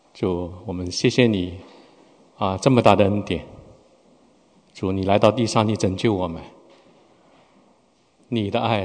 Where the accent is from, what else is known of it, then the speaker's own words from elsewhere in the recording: China; 那如果在座的跟我一样差不多年龄在中国长大的话